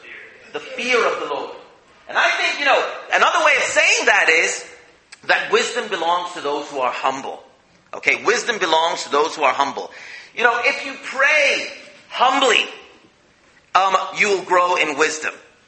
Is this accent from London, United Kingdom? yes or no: yes; London, United Kingdom; And then when they heard I was from London, they said, "That's so encouraging. We hear great things are happening in London."